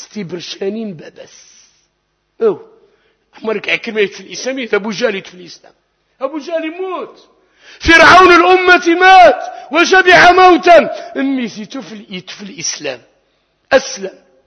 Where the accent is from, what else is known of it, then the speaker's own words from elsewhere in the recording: Algeria; كجزائريين